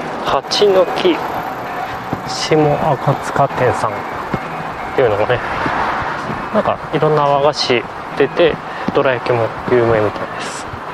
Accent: Sapporo, Hokkaido, Japan; 地元北海道の札幌の本当に、私のよく使ってた琴仁駅にちょっと似てるなと思いますね。

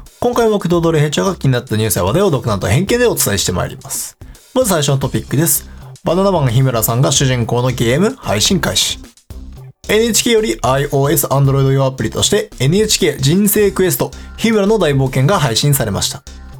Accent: Gamagori, Aichi, Japan; 僕の地元愛知県の蒲郡市では

